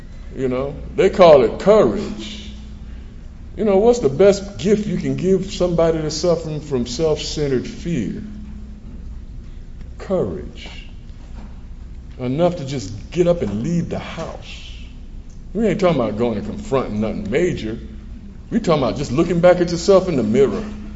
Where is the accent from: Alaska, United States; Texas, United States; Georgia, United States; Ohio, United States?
Georgia, United States; Savannah; I heard it, you know, when I grew up in Savannah, Georgia.